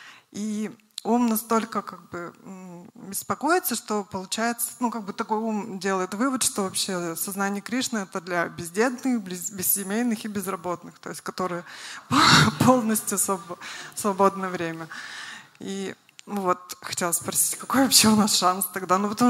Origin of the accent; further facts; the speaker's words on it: Izhevsk, Udmurtia, Russia; Я из Ижевска.